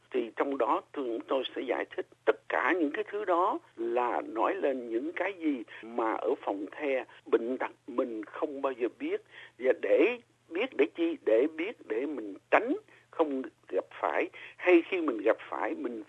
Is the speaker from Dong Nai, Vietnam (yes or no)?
no; Vĩnh Long, Vietnam; Nói về bệnh thông thường và cái cuộc đời của tôi khi lúc nhỏ ở tỉnh Vĩnh Long. Cuốn số 2 thì nói chuyện về vấn đề cái tình cảm của mình qua tỉnh Vĩnh Long với lại An Giang